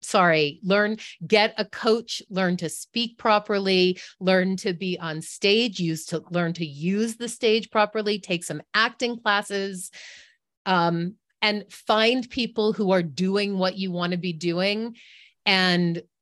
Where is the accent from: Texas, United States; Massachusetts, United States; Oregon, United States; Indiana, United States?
Massachusetts, United States; Marblehead; I was born on the coast in Massachusetts. Actually, I was born in Salem, so I am a witch.